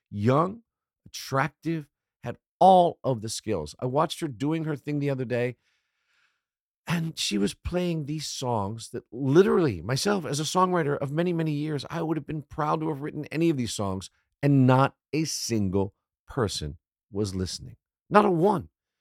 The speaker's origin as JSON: {"language": "English", "country": "United States", "moved": "yes", "lives_now": "Denmark", "said": "Living in Denmark, especially as an American, you know, it's not as hard as people that are here that are from the Middle East or Philippines or Somalia or other places."}